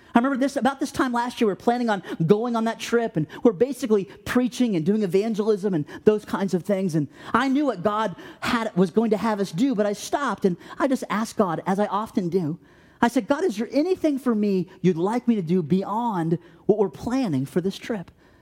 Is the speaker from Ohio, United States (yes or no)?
yes; Ohio, United States; I said, I'm from Ohio. I'm a pastor there.